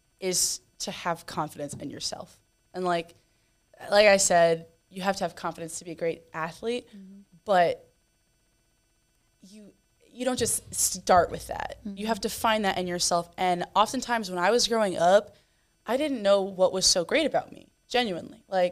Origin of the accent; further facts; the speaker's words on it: North Carolina, United States; also born or lived in Wisconsin; Well, I'm from North Carolina. I went to Wisconsin before I came to LSU. I transferred about a year ago.